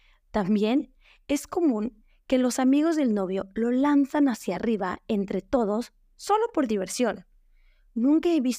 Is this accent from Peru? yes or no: no; Mexico; como buenos mexicanos, tomamos ese tiempo para prepararnos